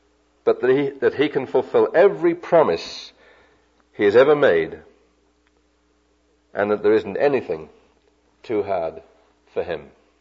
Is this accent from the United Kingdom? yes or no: yes; United Kingdom; fellas I was raised with back in Britain.